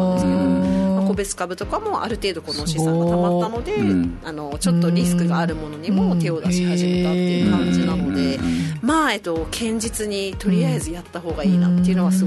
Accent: Chiba, Japan; now in Okinawa, Japan; あ、私千葉出身で

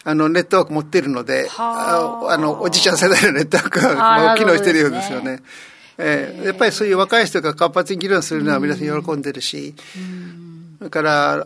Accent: Sado, Niigata, Japan; 私は子供の時から大学の時も常に自分は佐渡出身であるということをまず喋って

